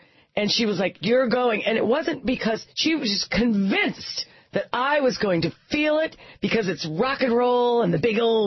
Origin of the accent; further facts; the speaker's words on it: Iowa, United States; I mean, my home state of Iowa, which is where I was, gay marriage.